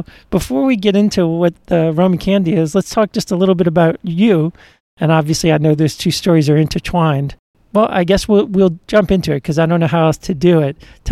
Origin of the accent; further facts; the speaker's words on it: Gentilly, Louisiana, United States; Growing up in Gentilly.